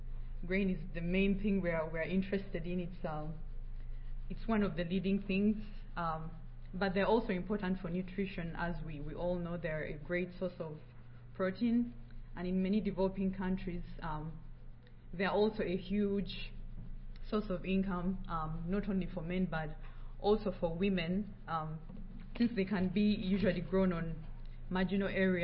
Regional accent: Uganda; now in United States; I'm from Uganda, but I'm finishing up my master's at Iowa State University

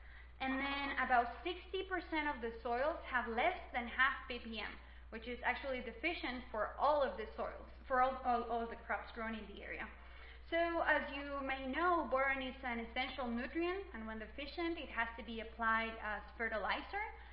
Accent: Guatemala; You can see there are some of the volcanoes in my country. I am from Guatemala

